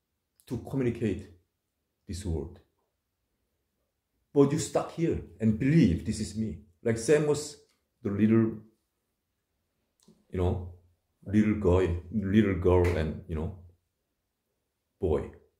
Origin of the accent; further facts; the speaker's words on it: South Korea; English is a second language; So now, there's many temples in Korea also. I'm from Korea.